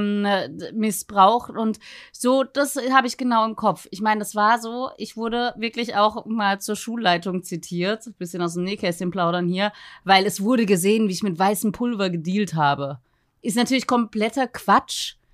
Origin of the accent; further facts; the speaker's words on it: Vienna, Austria; ich bin in Österreich aufgewachsen, in Wien